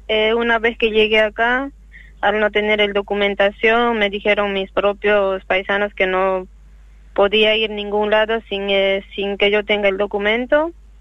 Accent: Sucre, Chuquisaca, Bolivia; now in Argentina; Sí, soy de Sucre, Bolivia.

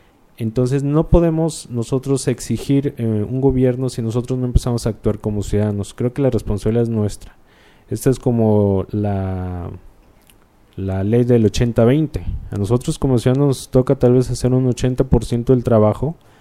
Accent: Mexico

